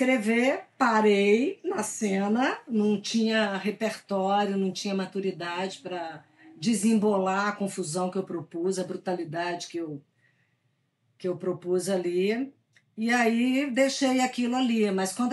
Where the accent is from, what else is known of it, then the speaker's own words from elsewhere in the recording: Minas Gerais, Brazil; acho que vivo num lugar onde isso é com certeza um fundamento cultural